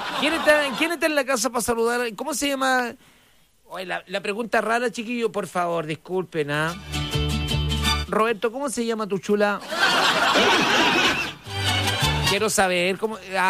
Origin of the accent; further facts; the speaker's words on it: Aysén, Chile; born there; allá en el sur, donde yo vivo, mi ciudad natal. Papas hervidas. En Aysén.